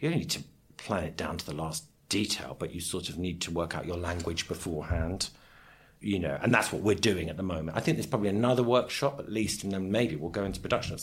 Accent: London, United Kingdom; growing up in London, there was a lot of that sort of stuff going on.

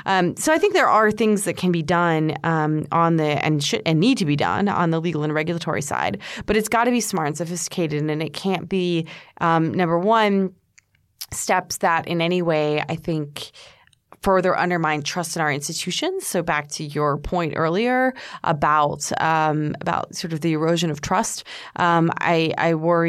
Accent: United States; look, I'm an American and we tend to be a little bit individualist.

